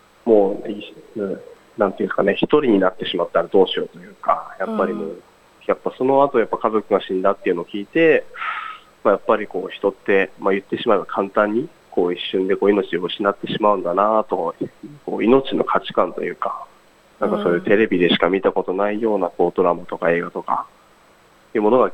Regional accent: Ishinomaki, Miyagi, Japan; 自分の出身の石巻でしたら

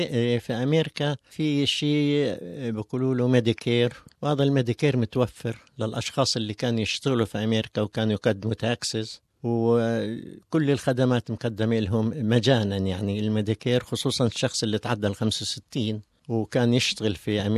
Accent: Beit Jala, West Bank, Palestine; also born or lived in Kuwait; now in United States; أنا من بيت جالة الضفة الغربية.

